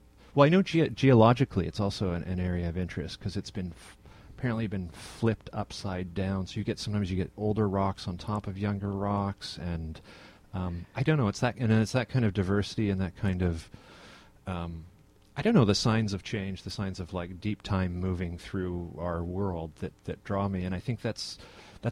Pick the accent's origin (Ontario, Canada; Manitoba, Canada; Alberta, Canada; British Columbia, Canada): Ontario, Canada; Toronto; No, I grew up in Toronto. So I grew up in the suburbs of Toronto.